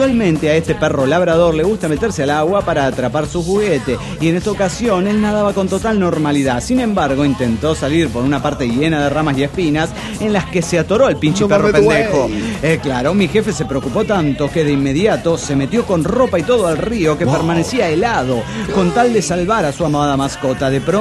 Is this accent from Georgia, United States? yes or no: yes; Atlanta, Georgia, United States; de Atlanta, Georgia.